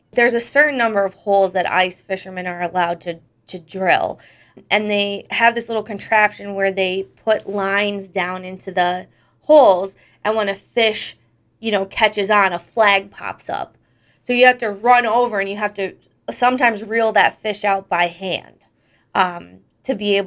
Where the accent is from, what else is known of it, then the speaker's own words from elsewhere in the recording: Scranton, Pennsylvania, United States; I'm from Scranton. I grew up in West Scranton. Literally, you know, in a very urban part of the city.